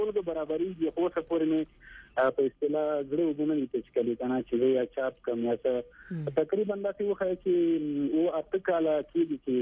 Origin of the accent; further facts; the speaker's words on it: Paktia, Afghanistan; نه زه د پکتیا یم پکتیا ولایت په ستکرم ولسوالۍ یم ستکرم ولسوالۍ کې د تاخیل کې